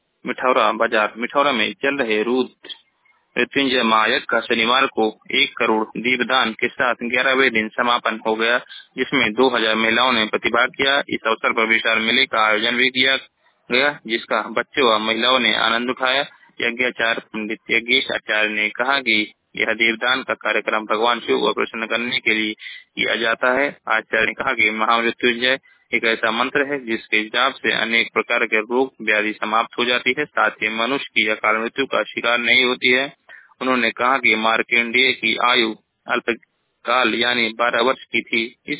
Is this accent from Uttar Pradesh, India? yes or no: yes; Uttar Pradesh, India; मैं जिला महाराजगंज का निवासी हूँ।